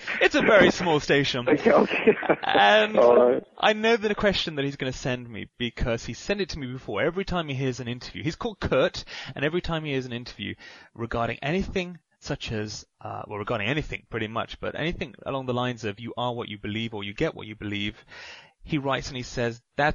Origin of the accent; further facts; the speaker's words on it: United Kingdom; But maybe that's just because I'm British.